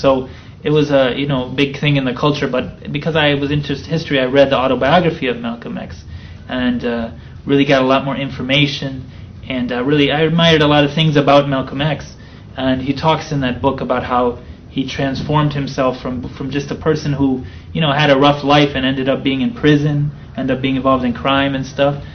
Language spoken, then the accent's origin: English; Ireland; I'm still Irish as a Muslim.